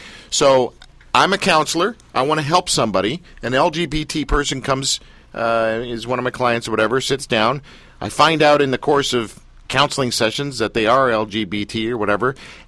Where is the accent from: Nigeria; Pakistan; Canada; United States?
Canada; Okay, being a Canadian, I'm not 100% aware of everything that's gone on down there in Tennessee